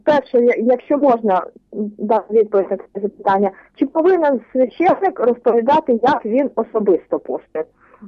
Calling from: Kyiv Oblast, Ukraine; я з Київської області.

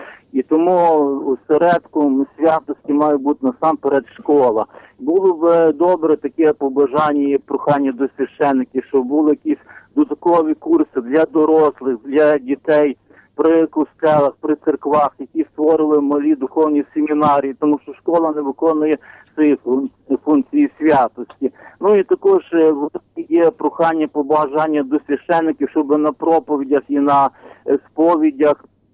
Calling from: Lviv, Lviv Oblast, Ukraine; богослов місто Львів.

